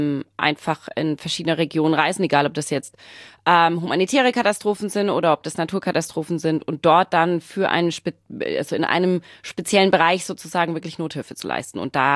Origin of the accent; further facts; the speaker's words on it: Baden-Württemberg, Germany; moved away as an adult; now in Hamburg, Germany; ich komme aus dem Schwabenländle und bin aber schon einige Jahre irgendwann mal dann nach Hamburg gezogen, auch wegen dem Studium, auch wegen der Arbeit.